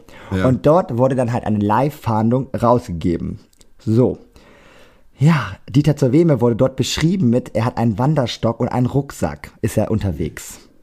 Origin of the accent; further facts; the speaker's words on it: Cuxhaven, Lower Saxony, Germany; Wer es nicht weiß, ich komme ja aus Cuxhaven.